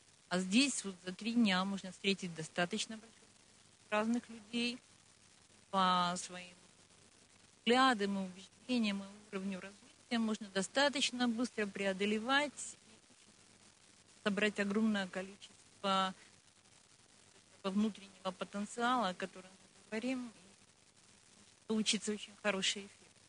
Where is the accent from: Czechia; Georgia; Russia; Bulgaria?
Bulgaria; Sofia, Sofia City; я из Софии.